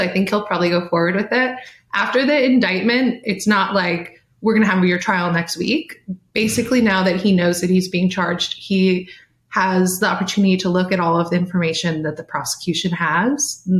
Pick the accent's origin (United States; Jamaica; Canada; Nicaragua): United States; California; Sorry, I'm from California, so I've never had the chance